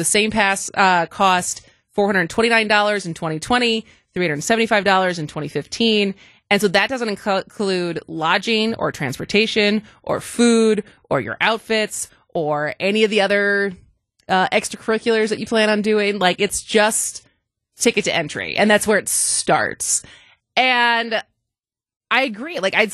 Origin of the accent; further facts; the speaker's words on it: Racine, Wisconsin, United States; I'm from Racine, but going to Kenosha, it's too far.